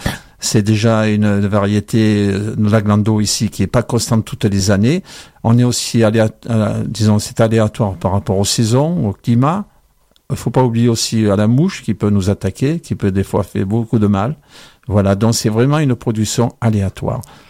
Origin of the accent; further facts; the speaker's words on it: Provence-Alpes-Côte d'Azur, France; Moi, je viens de l'autre vallée du Verdon, donc il n'y a pas d'olivier